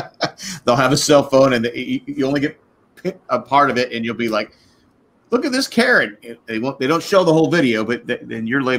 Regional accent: California, United States; I was from California. We were a lot better.

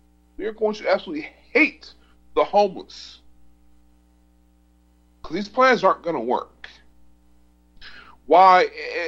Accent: Austin, Texas, United States; also born or lived in California; I'm from Austin, Texas, and I've lived all over California.

